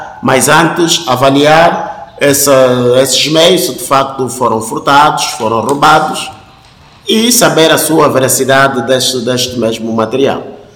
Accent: Angola; todos nós somos angolanos

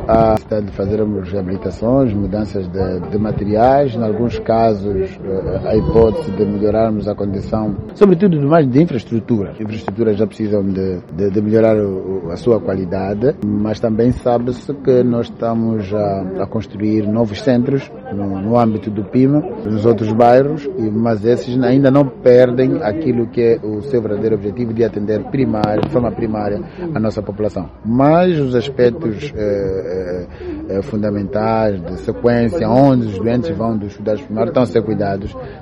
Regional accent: Angola; Estamos aqui todos enquanto angolanos.

